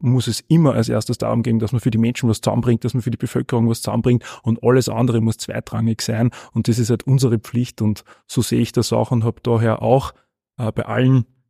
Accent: Tragwein, Upper Austria, Austria; Ich komme ja aus dem Müllviertel, aus Tragwein

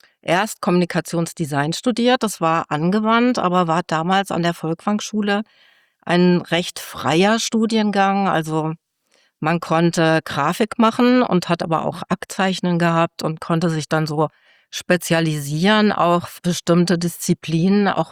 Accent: Fulda, Hesse, Germany; born there; moved away as an adult; also born or lived in Essen; Ja, ich bin in Fulda geboren, bin dann aber ziemlich schnell nach dem Abi aus Fulda weg

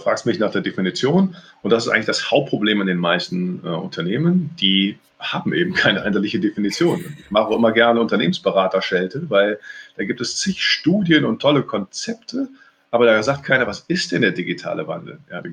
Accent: Cologne, North Rhine-Westphalia, Germany; als Kölner vergleiche ich das gerne mit diesem Karnevalsproblem.

